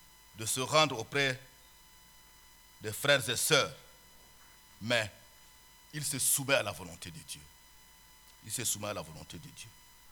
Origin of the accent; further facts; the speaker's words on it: Chad; Ce n'est pas le même contexte que nous avons là-bas chez nous au Tchad.